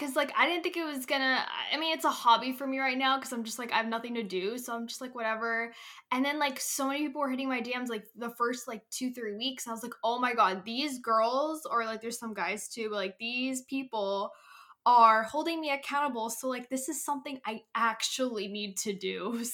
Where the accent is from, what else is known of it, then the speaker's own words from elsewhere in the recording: California, United States; I'm 23 years old. I'm born and raised in California